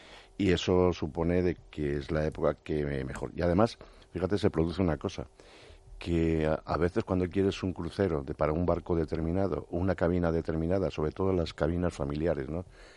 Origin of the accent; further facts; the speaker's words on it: Spain; normalmente las personas, cuando, como los españoles, hablamos mucho entre nosotros.